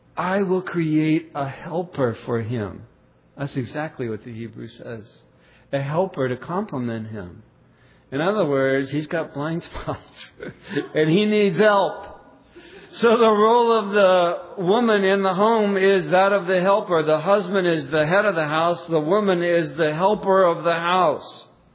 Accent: Ireland; I'm Irish and I like to yell when I'm mad. And I'm part English

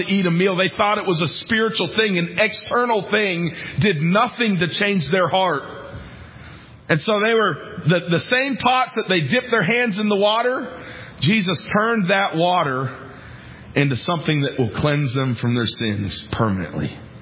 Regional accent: New York, United States; I grew up in New York. We didn't hear that one.

